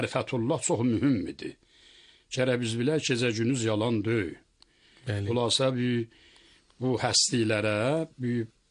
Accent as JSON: {"language": "Azerbaijani", "town": "Germi", "region": "Ardabil Province", "country": "Iran", "said": "Bəli, Germidə. Oradan gəlmişik biz Ərdəbilə."}